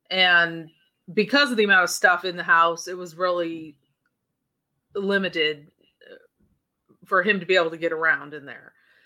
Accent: Port Angeles, Washington, United States; And so I grew up in Port Angeles, Washington, about 3 or so hours from Seattle.

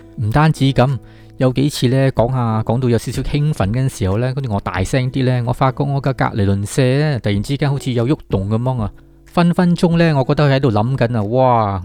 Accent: Malaysia; 但係我哋马来西亚人呢就喺个马来话嗰度扮奶嗰度就 import 入嚟啦

